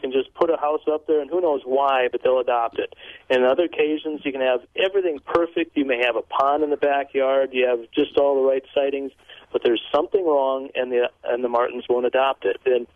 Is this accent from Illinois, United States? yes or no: no; Wisconsin, United States; moved away; And I grew up in Wisconsin 40 years ago, as you're saying, and then I went away.